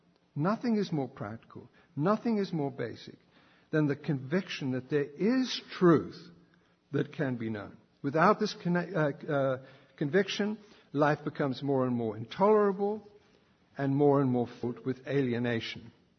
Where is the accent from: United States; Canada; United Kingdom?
United Kingdom; England; When I was a teenager growing up in England in the 60s